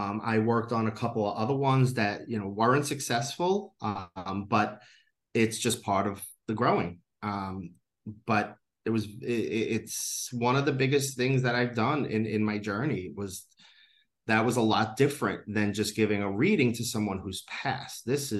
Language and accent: English; New York, United States; from New York. That's all I am.